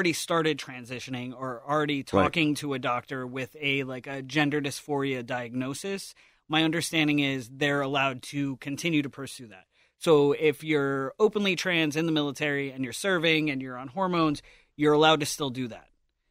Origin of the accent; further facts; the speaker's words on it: Chicago, Illinois, United States; born there; I was born in Chicago. I can change mine.